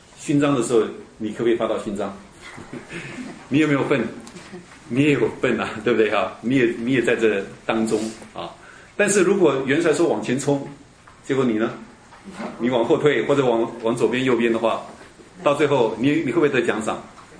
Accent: Indonesia; now in Taiwan; 我从印尼来到台湾，还不晓得说台湾的规矩啊。

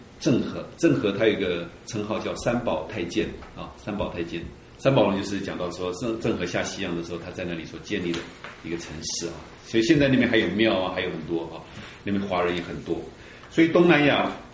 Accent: Indonesia; 就不是没办法融入到成为我们印尼人

